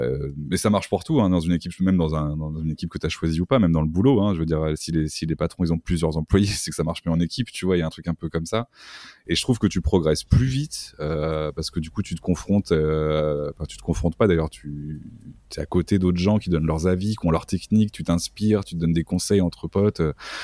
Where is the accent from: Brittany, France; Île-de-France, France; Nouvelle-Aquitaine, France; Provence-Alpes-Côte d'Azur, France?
Nouvelle-Aquitaine, France; Limoges; born there; Quand j'étais jeune, à 15-16 ans, j'étais à Limoges, je suis né à Limoges.